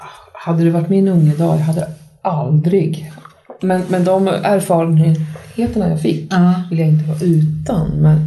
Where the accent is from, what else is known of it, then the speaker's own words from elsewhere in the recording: Östergötland, Sweden; now in Uppsala, Sweden; Jag kommer från Östergötland.